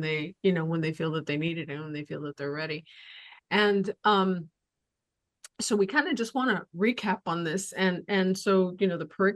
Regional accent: Calexico, California, United States; My hometown.

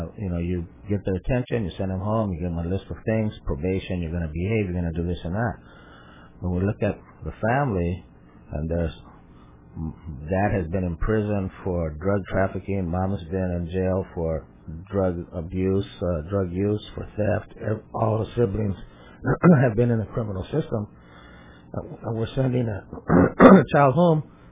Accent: California, United States; my parents came here as immigrant farm workers. I grew up on the farm. I was born in Meadowland, out in a ranch out there

